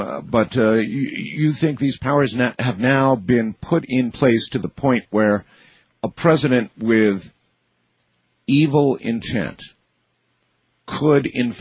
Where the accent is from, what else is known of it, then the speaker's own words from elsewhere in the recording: United States; is so far beyond what I know and feel as an American